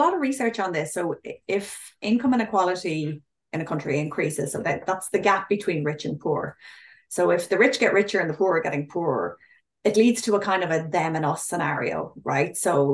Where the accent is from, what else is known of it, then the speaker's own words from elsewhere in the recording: Ireland; but we're not really outside it in Ireland. I mean, it really affects us as well.